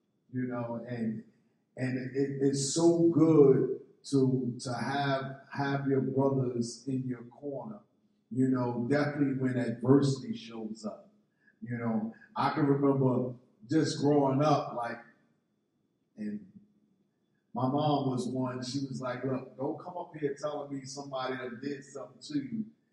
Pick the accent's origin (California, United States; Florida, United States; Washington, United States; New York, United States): New York, United States; You know, I'm not from Delaware. I'm not from Maryland. No, I'm from New York.